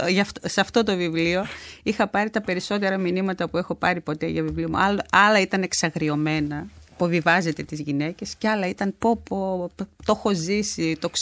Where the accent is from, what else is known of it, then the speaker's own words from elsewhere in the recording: East Macedonia and Thrace, Greece; και εγώ ήξερα ότι το χωριό μου, επειδή βρίσκεται στα 3 χιλιόμετρα από την Τουρκία